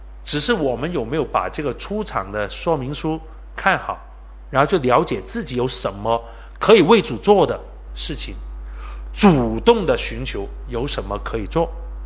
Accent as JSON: {"language": "Chinese", "country": "China", "said": "我们中国人，我走到哪里都看见中国人，真的不得了。"}